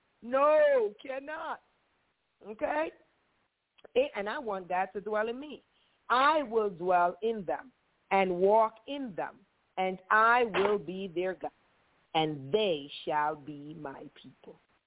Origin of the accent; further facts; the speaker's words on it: Jamaica; born there; As I said, I was born in Jamaica and stuff